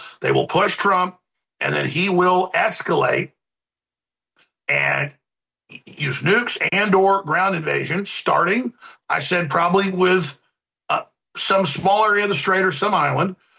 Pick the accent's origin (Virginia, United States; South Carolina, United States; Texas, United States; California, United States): Texas, United States; Dallas; many times growing up in Dallas, I saw tornadoes.